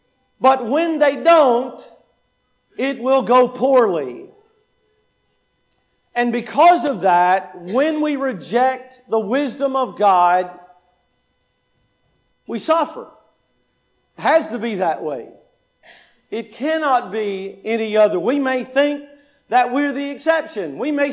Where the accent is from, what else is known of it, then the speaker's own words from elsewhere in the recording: Kentucky, United States; I grew up in Kentucky, and Kings Island was just up the road